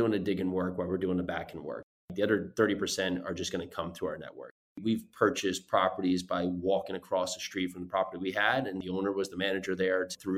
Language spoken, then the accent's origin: English; Northeast, United States; moved away; I grew up in the Northeast, is that when we moved down here, coming from our background